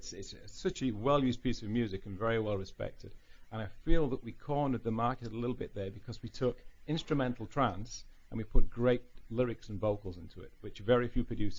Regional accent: Yorkshire and the Humber, United Kingdom; born there; Basically, I was born in Yorkshire, the north of England.

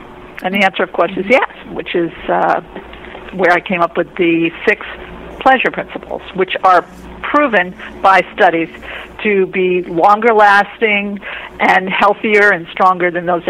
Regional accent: New York City, New York, United States; I'm from New York City.

